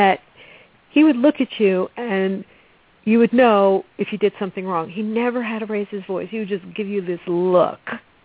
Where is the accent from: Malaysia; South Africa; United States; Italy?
United States; New York City, New York; accent: New York twang; New York City.